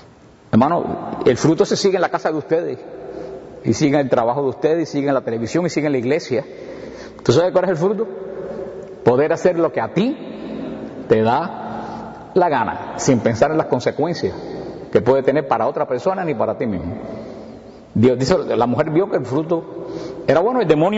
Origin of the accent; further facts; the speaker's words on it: Cuba; allá en mi pueblo, en Cuba, había un dicho